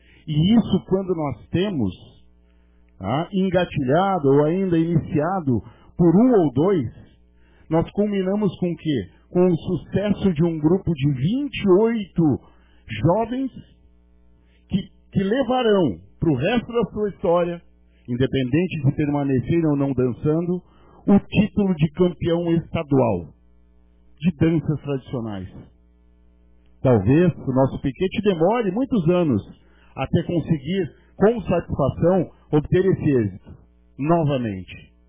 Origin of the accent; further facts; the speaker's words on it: Rio Grande do Sul, Brazil; não somos de família tão tradicional, gauchesca, mesmo sendo gaúcho nato